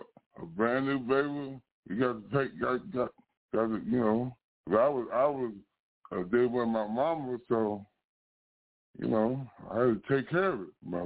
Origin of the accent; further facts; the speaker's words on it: Dallas, Texas, United States; I want to be in South Dallas. I'm from South Dallas. Grew up between Madison and Lincoln.